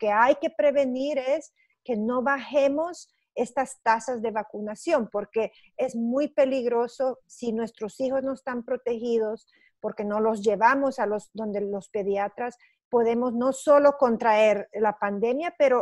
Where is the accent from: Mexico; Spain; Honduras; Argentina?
Honduras; now in Houston, United States; soy de origen hondureño, soy microbióloga. Hace casi 10 años que vivo aquí en Houston